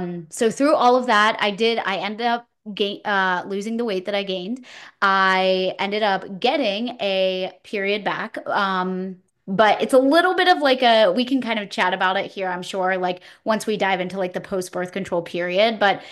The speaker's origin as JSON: {"language": "English", "town": "Pittsburgh", "region": "Pennsylvania", "country": "United States", "said": "I'm from Pittsburgh, PA."}